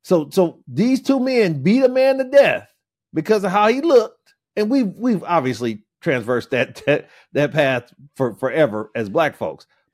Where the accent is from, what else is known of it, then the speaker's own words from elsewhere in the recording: Peoria, Illinois, United States; so I'm from Peoria, right? So Caterpillar, UAW town, blah, blah, blah, United Auto Workers, right?